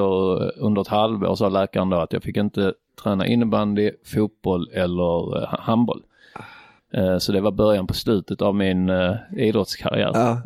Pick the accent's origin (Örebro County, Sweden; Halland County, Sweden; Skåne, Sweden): Skåne, Sweden; Trelleborg; eftersom jag kommer från Trelleborg som är känt för sina palmer.